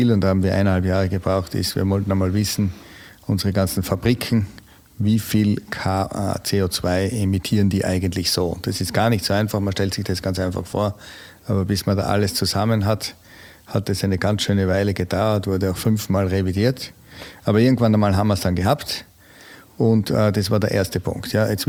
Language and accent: German; Austria; Und ich bin ja nicht Deutscher, also kann ich ruhig als Österreicher in die deutsche Politik gehen